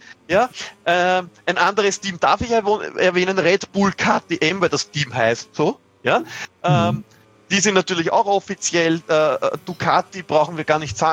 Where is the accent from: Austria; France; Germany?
Austria; Ich sage jetzt nur als Beispiel als Österreicher